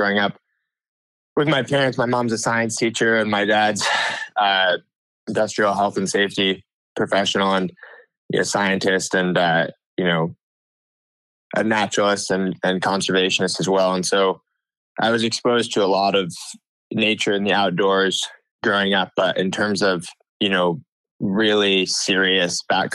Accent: Ithaca, New York, United States; the wind is consistent and not so gusty and stuff like that is actually quite a bit easier after growing up in Ithaca.

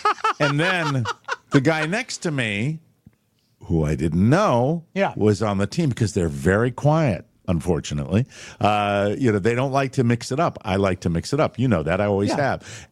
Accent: Ireland; I'm an Irishman. Politics are in my blood.

